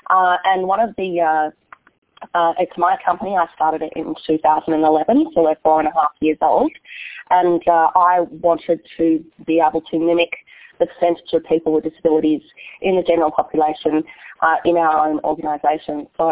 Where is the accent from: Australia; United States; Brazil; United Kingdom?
Australia; accent: Australian; I hope everyone's okay with my Australian accent.